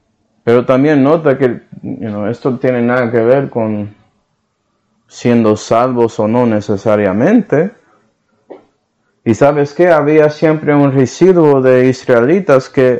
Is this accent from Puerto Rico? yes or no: yes; Puerto Rico; Como yo sí soy puertorriqueño, pero asimilé y soy más americano que nada.